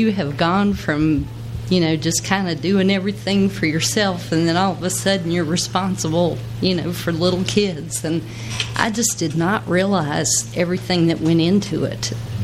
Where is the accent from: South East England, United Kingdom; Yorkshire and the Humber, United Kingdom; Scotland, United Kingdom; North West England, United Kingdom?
Scotland, United Kingdom; I am Scottish and I'm very emotional.